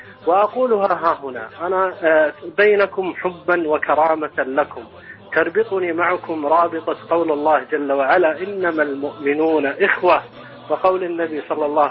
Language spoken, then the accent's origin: Arabic; Kuwait; وأنا حاليا من الكويت لكن متواجد في البحرين